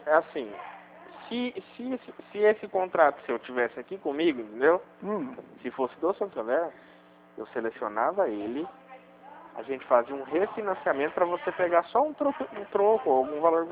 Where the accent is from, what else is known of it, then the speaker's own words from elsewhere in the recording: São Paulo, Brazil; eu sou do estado de São Paulo.